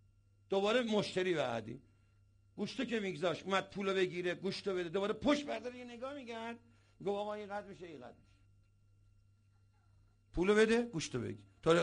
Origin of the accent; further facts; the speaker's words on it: Iran; ما ایرانی هستیم و مسلمونیم